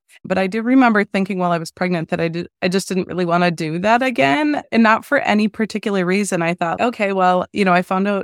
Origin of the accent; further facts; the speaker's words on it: Wisconsin, United States; I'm from Wisconsin.